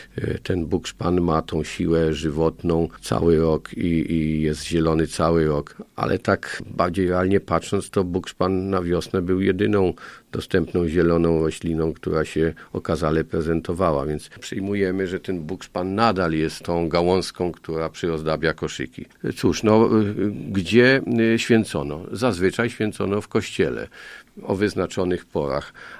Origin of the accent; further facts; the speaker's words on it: Markowa, Subcarpathian Voivodeship, Poland; Ja pamiętam czasy ze swojego dzieciństwa, a urodziłem się pod Łańcutem we wsi Markowa